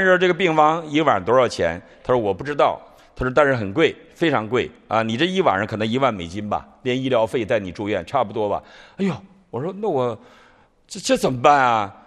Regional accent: Northeast China, China; now in United States; 你看他是上海人，我是东北人

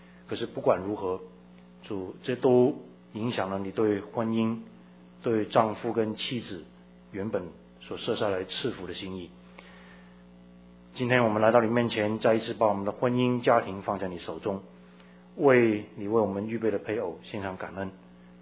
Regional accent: Hong Kong; 我从小在香港长大，我太太在台湾长大

